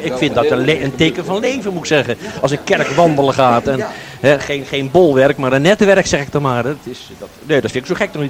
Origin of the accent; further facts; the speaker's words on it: Leiden, South Holland, Netherlands; now in Roderwolde, Netherlands; Want waar ik ben groot geworden in Leiden. Daar ging je niet zelfs naar het café.